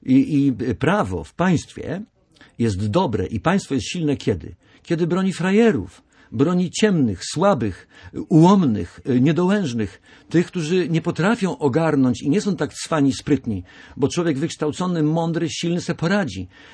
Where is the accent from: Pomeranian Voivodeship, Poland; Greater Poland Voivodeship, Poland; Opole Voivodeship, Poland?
Pomeranian Voivodeship, Poland; Nowy Staw; born there; Nowego Stawu, Malborka, tam gdzie się urodziłem, w Nowym Stawie